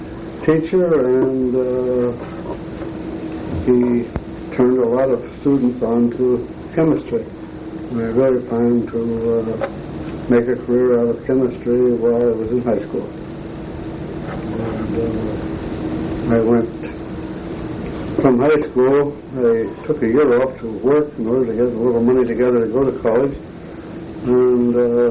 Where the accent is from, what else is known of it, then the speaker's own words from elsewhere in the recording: Middletown, Pennsylvania, United States; I'm from Pennsylvania, and I lived in various parts in Pennsylvania. Probably the formative years for chemistry was in Middletown, Pennsylvania